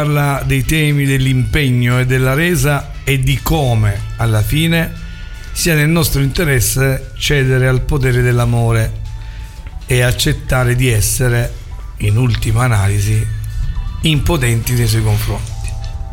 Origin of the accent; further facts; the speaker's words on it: Nardò, Apulia, Italy; Noi siamo salentini.